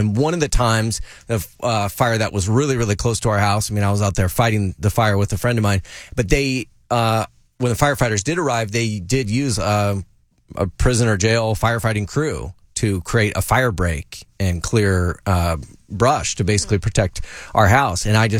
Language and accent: English; Napa, California, United States; Growing up in Napa, I lived out like in the forest in the middle of nowhere, and we had to evacuate our house for a fire on, I think, three different occasions.